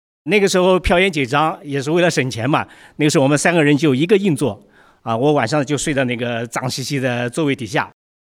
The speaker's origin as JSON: {"language": "Chinese", "region": "Jiangsu", "country": "China", "tie": "born or raised there", "said": "我老家在苏北农村"}